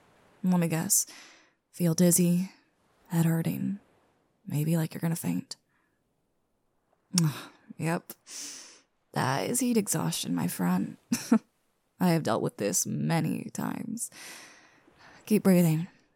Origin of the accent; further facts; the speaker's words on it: the South, United States; I'm from the South, so it's hot as hell every summer and thereon.